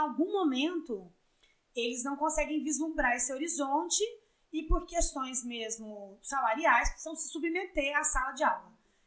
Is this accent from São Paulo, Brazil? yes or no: yes; Franca, São Paulo, Brazil; E sou formada pela USP, trabalhei muitos anos em São Paulo, mas sou de Franca, regressei para cá